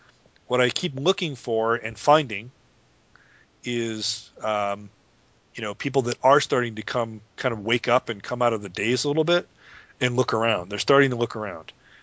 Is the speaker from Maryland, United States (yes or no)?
no; Chicago, Illinois, United States; I grew up in Chicago.